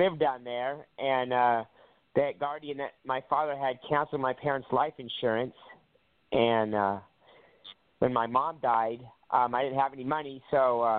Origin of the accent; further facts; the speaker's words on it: Hawaii, United States; Yeah, it happened in Pinellas County, but I'm from Hawaii. My parents raised me over there.